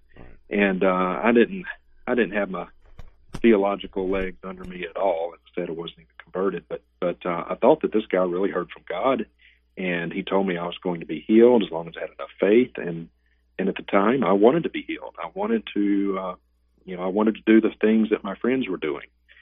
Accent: Vicksburg, Mississippi, United States; she came to do a healing crusade in my hometown, back in Vicksburg, Mississippi, where I was raised.

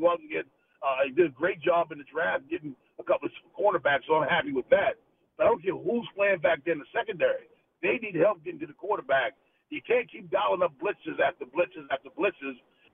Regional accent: Baltimore, Maryland, United States; also born or lived in South Carolina; I grew up in Baltimore, but I spent 7 years in South Carolina.

